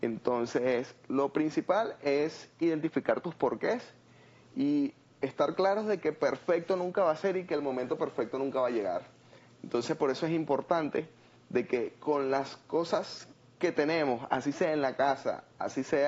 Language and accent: Spanish; Valencia, Carabobo, Venezuela; yo soy venezolano, de Valencia